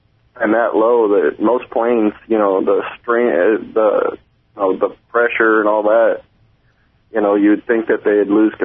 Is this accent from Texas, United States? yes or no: yes; Texas, United States; Oh, no, I'm from Texas. I was out there on business.